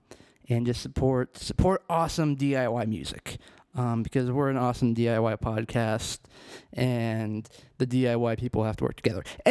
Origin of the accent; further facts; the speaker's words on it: Albuquerque, New Mexico, United States; For those of you who don't know, I largely consider Albuquerque, New Mexico to be my hometown and, of course, my music scene.